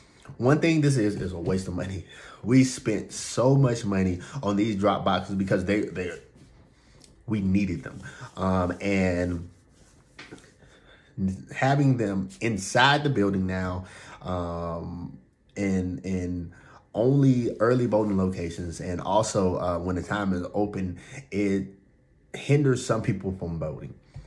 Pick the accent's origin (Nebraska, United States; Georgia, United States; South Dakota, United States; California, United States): Georgia, United States; So what's going on in Georgia, I want to talk about because I am from Georgia.